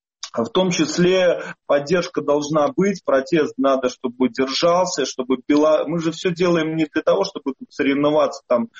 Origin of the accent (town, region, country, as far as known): Polotsk, Vitebsk Region, Belarus; born or raised there; now in Saint Petersburg, Russia